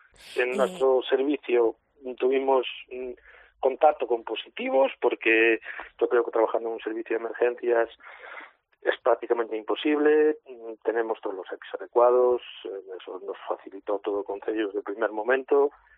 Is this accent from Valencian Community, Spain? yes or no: no; Brión, Galicia, Spain; al llevar tanto tiempo, yo soy de Brión, conoces a la gente y las cosas